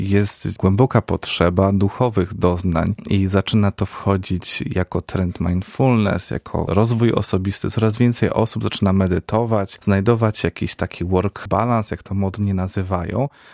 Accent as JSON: {"language": "Polish", "town": "Wejherowo", "region": "Pomeranian Voivodeship", "country": "Poland", "also_born_or_lived": "Warsaw / Dubai", "moved": "as an adult", "said": "a pochodzę z Pomorza, z Wejherowa"}